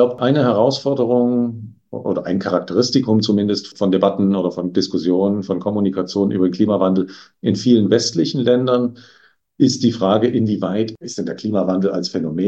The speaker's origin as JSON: {"language": "German", "country": "Germany", "said": "Also ich komme aus Deutschland."}